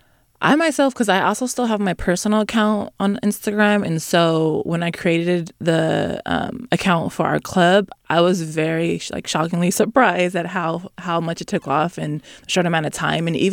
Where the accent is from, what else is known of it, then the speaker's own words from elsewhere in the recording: Sacramento, California, United States; I'm born and raised in Sacramento